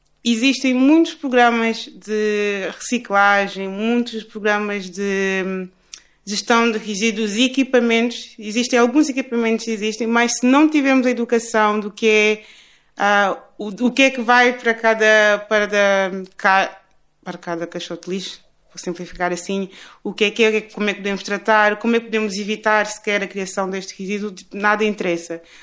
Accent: Luanda, Angola; Eu vivi perto de uma vala aberta na minha cidade natal, Luanda, no bairro da Samba.

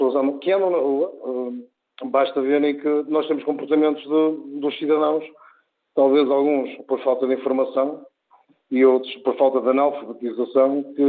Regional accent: Portugal; a minha opinião como português

